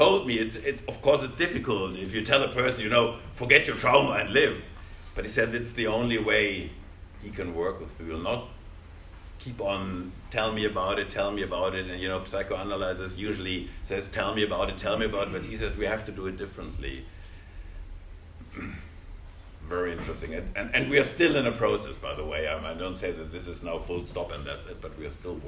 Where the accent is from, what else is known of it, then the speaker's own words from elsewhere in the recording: Kassel, Hesse, Germany; He did a fountain in my hometown Kassel.